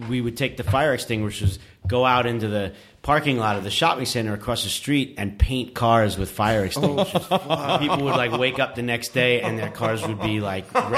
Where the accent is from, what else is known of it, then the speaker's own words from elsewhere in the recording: New York City, New York, United States; We were so bad when we were kids. I mean, I grew up in New York City, and like, especially on Halloween, that's, you know, when shit would really just hit the fan.